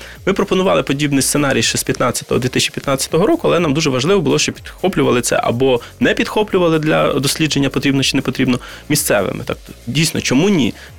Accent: Vinnytsia, Vinnytsia Oblast, Ukraine; в місті Вінниці, в моєму рідному місті.

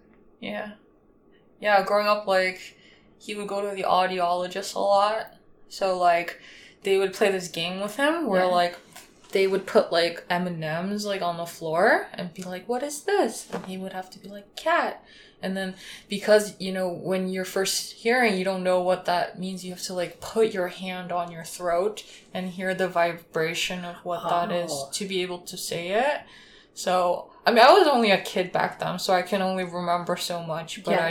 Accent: South Korea; moved away; but you know, my parents always say that it's a blessing that I got to move here too. Because you know, growing up in Korea is like not exactly the best.

